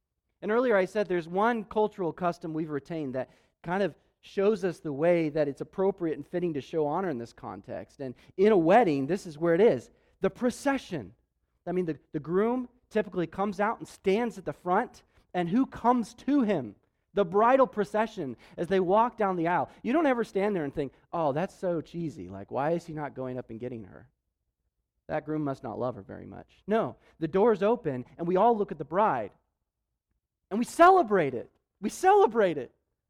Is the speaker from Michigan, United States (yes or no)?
no; Denver, Colorado, United States; the Denver Nuggets won the NBA championship. That's my hometown, so I was very excited to see that.